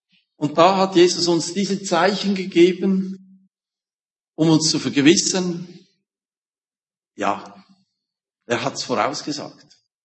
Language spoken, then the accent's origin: German; Appenzell, Switzerland; Ich bin Appenzeller.